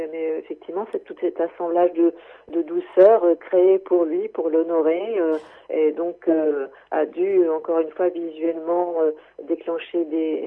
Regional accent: Normandy, France; born there; À la fois, je suis normande et donc je suis née près du Havre.

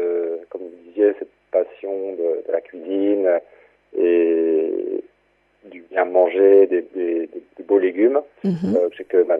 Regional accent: Paris, Île-de-France, France; Alors, moi, je suis d'origine, je suis, on va dire, parisien. J'ai grandi à Paris.

